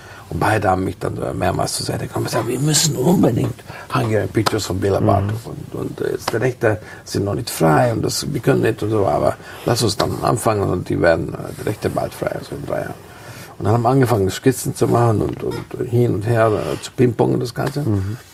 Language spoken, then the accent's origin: German; Munich, Bavaria, Germany; born or raised there